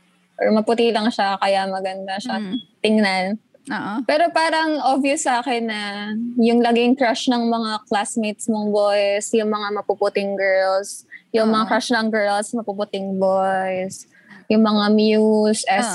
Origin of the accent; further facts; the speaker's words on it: Calabarzon, Philippines; pag nandito ko sa Rizal, yung punto ko, bumabalik.